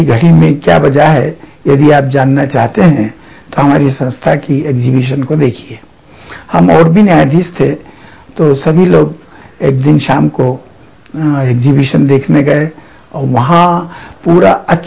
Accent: Indore, Madhya Pradesh, India; हम मूलतः जिला इंदौर के रहने वाले हैं।

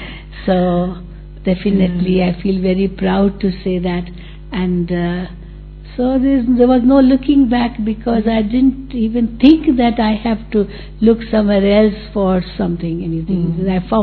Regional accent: Mumbai, Maharashtra, India; You know, I'm from Mumbai.

